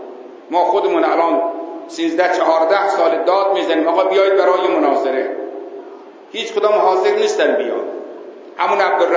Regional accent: Sabzevar, Razavi Khorasan, Iran; ما هم گفتیم بابا ما اسمن قزوینی هستیم ولی واقعی ما اهل سرزوار مشهدیم، ما ترس نداریم.

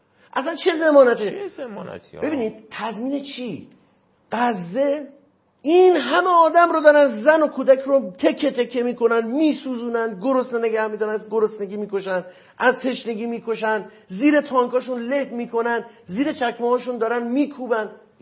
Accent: Iran; به عنوان یه ایرانی دارم میگم دیگه

